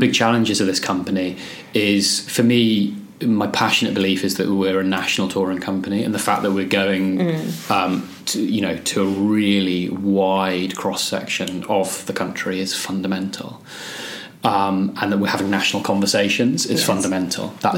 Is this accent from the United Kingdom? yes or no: yes; Scotland, United Kingdom; moved away as an adult; now in England, United Kingdom; because my parents have English accents, I'd sort of had a slight English accent as a kid. Now I've obviously lost my Scottish accent.